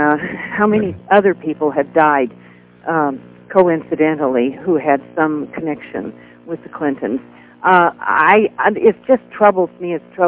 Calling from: Sacramento, California, United States; Well, I'm calling from Sacramento.

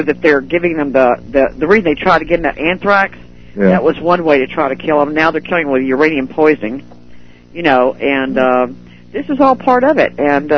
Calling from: Florida, United States; No, I'm calling from Florida.

